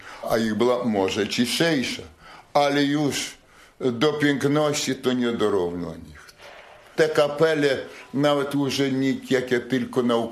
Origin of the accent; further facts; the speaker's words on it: Podlaskie Voivodeship, Poland; U nas na Suwalszczyźnie grane byli, muzykanty grali i kapeli byli, za mojej pamięci.